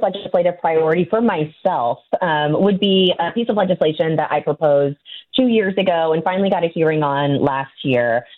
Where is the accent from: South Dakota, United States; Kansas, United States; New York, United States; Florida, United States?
Kansas, United States; now in Missouri, United States; And I grew up in Kansas, and I represent a district in Kansas City.